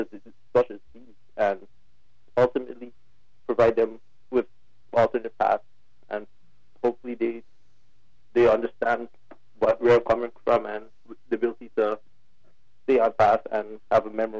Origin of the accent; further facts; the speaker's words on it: Ontario, Canada; Growing up in the Malvern community, I went to Dr. Marion Hilliard, a middle school for grade 7 and 8 students.